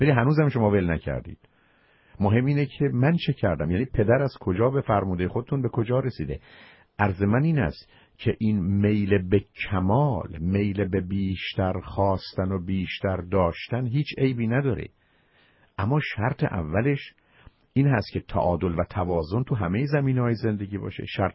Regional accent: Iran; وان که هر دوی ما ایرانی هستیم، زبون همون می‌فهمیم

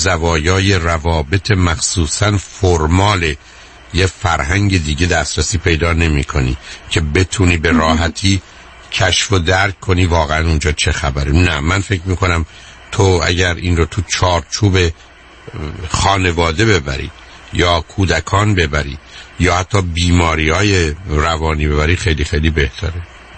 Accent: Iran; من یه ایرانی هستم

